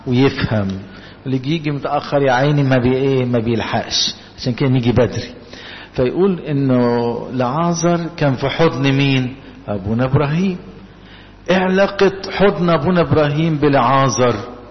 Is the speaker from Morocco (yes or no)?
no; Egypt; يبقى انا صحيح مصري من مصر